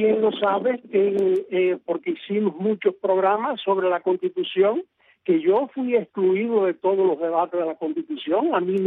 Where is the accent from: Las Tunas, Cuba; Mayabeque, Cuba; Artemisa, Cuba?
Las Tunas, Cuba; Puerto Padre; mira, esta joven tuvo en Irlanda la suerte que yo no tengo aquí en Puerto Padre, en mi tierra